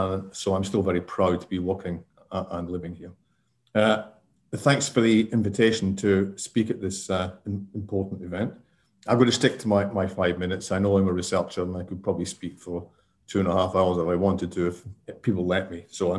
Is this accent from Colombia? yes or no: no; Scotland, United Kingdom; now in Wales; I am not Welsh. I'm Scottish, but I have lived and worked in Wales for quite a long time now.